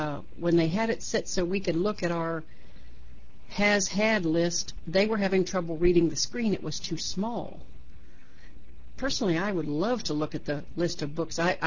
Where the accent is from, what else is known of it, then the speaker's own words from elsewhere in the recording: Orlando, Florida, United States; from Orlando, Florida